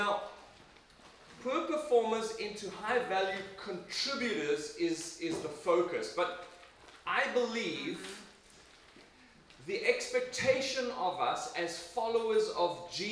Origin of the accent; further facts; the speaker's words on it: South Africa; also born or lived in England; now in United States; Well, originally South Africa.